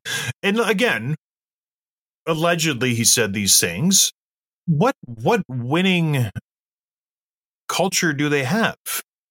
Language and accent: English; St. Catharines, Ontario, Canada; I'm from St. Catharines, Ontario.